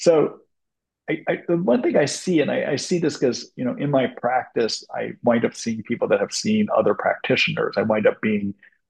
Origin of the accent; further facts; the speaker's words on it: Indiana, United States; I grew up in Indiana